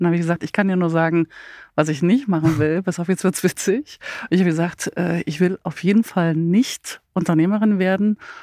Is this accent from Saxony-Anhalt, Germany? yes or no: yes; Saxony-Anhalt, Germany; born there; now in Berlin, Germany; Ja, ich bin 81 geboren in Sachsen-Anhalt.